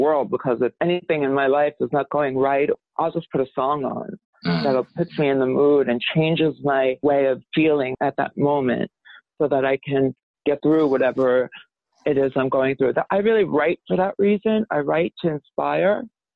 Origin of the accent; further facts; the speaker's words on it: Brooklyn, New York, United States; born there; Bensonhurst, Brooklyn, which is a very, not a rough neighborhood in the sense of crime and stuff, but it was a very Italian immigrants.